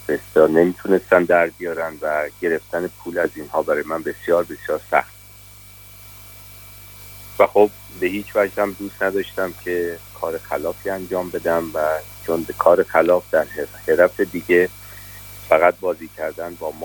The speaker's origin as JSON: {"language": "Persian", "town": "Tehran", "region": "Tehran Province", "country": "Iran", "tie": "born or raised there", "said": "البته پدر و مادرم اهل کاشان بودم. ولی بزرگ شده تهران هستم."}